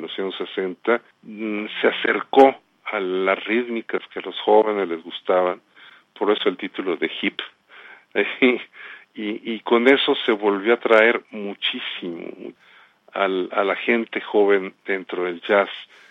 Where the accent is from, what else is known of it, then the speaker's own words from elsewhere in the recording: Mexico; also born or lived in United States; Porque nacimos en México, nos criamos en México, en una cultura mexicana, y aunque como un servidor pasé mucho tiempo también en Estados Unidos y dando clases en, no sé, en Croacia, lo que fue Yugoslavia, y viviendo en Europa